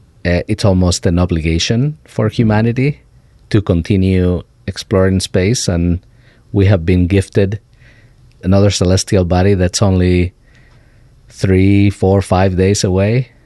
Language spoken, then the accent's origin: English; Spain; I grew up in Spain, you know, very distant